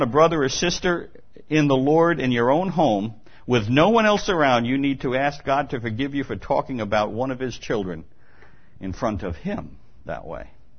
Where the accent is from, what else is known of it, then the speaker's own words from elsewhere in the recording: New York, United States; Well, we're from New York. I can do better than that.